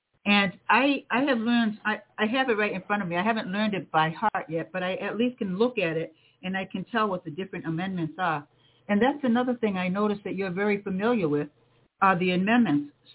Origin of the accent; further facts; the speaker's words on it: Cape Cod, Massachusetts, United States; I remember being born and raised on Cape Cod in Massachusetts, going over the bridge to another town.